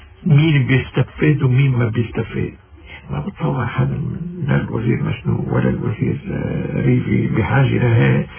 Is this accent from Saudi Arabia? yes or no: no; Lebanon; نحن كلبنانيين ما لنا دور ما لنا مسؤولية بهذا المجال